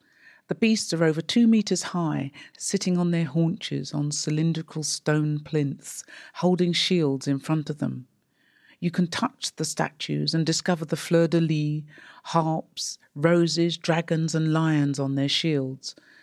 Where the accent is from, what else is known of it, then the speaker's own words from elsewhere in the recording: London, United Kingdom; I'm actually a North London girl. I was brought up in Tufnell Park and I've lived in Hornsey, of course